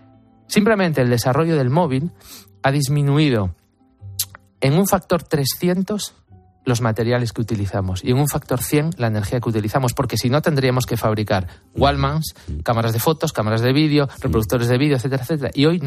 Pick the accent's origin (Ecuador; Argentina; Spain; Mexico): Spain; Asturias; En Navidad estábamos en mangas de camisa, sí, en Asturias, sí, en mi tierra.